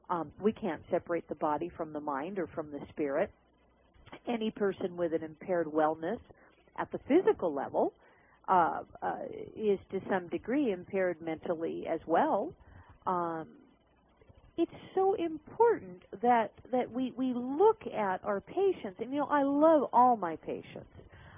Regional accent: Alaska, United States; Now, from Alaska, being born and raised in Alaska, I have land back home. And it's wonderful for me to go to Alaska and take a long walk to my nearest neighbor.

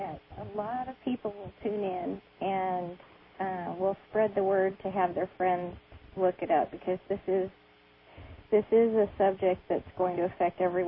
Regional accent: Utah, United States; moved away as an adult; also born or lived in Chicago; My husband and I grew up on the Utah-Nevada border near the Tool Army Depot, the Dugway Proving Grounds, and downwind from the Nevada test site, which we didn't think mattered at all. We moved to Chicago

